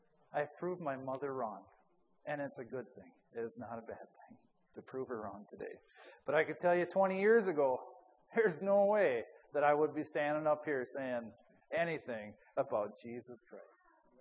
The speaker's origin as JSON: {"language": "English", "town": "Stillwater", "country": "United States", "tie": "born or raised there", "said": "But I grew up in Stillwater, and when I lived in Stillwater, we lived right across from the prison."}